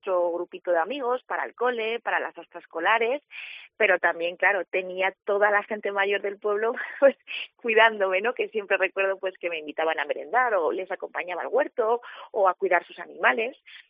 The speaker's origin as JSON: {"language": "Spanish", "town": "Alcalá de Henares", "region": "Community of Madrid", "country": "Spain", "tie": "born there", "said": "yo nací en Madrid, en Alcalá de Henares. Y por cuestiones de trabajo y también de valores personales, mis padres decidieron que nos íbamos al pueblo a vivir."}